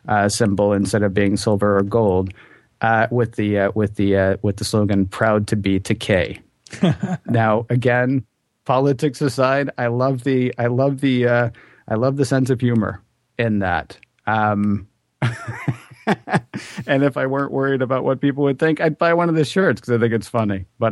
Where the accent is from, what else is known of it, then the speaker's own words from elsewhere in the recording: Tennessee, United States; There is a Republican legislator in Tennessee, my home state